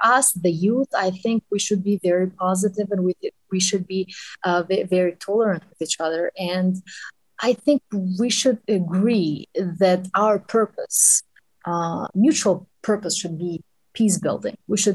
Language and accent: English; Kosovo; There was this woman, when I told her that I'm from Kosovo, she gave me a free drink and all these things.